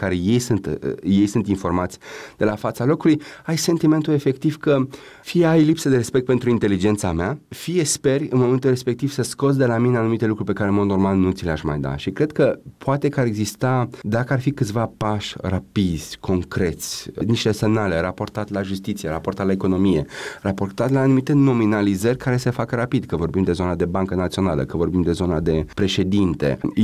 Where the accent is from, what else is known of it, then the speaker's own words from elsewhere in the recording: Romania; toată lumea spune asta ca român care vorbește în general chestiuni legate de regiune.